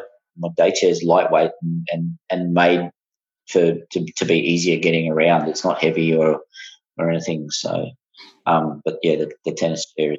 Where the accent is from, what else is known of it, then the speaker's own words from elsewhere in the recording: Adelaide, South Australia, Australia; born there; now in Brisbane, Australia; Not originally. I was born in Adelaide. Many years ago. My dad was in the army, so we moved around a lot.